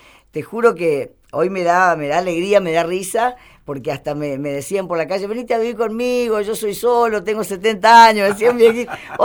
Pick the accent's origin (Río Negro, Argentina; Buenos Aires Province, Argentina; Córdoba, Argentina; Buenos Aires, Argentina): Córdoba, Argentina; also born or lived in Jujuy / Mexico / New York; now in Santa Fe, Argentina; que yo te recuerdo que nací en Jujuy, sí. Me crié en Córdoba, estuve en México, viví en Nueva York un año